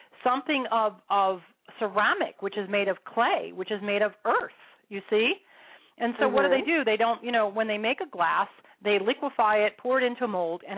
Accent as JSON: {"language": "English", "town": "Bucks County", "region": "Pennsylvania", "country": "United States", "tie": "born or raised there", "said": "you know what we did growing up in Bucks County."}